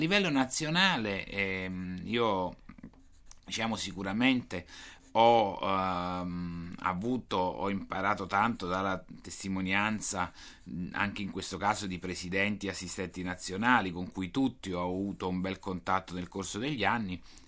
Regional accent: Pomigliano d'Arco, Campania, Italy; Io sono della diocesi di Nola, il mio paese è Pomigliano d'Arco

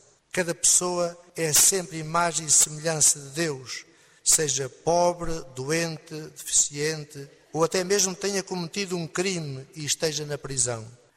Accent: Alcobaça, Leiria, Portugal; Diocese Mãe de Lisboa, onde nasci e cresci, especialmente a paróquia de origem de Évora de Alcobaça, paróquia de Alcobaça onde fiz estágio pastoral

